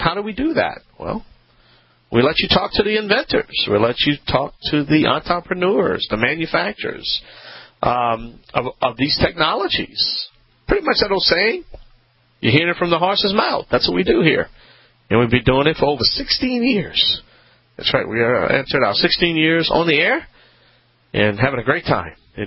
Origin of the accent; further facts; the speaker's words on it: Louisiana, United States; I'm a Cajun contractor … a fully licensed, tested contractor